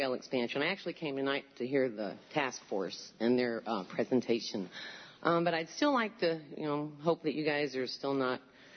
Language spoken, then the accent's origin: English; Columbia, Missouri, United States; since I come from Columbia, Missouri, it's sort of close to my heart.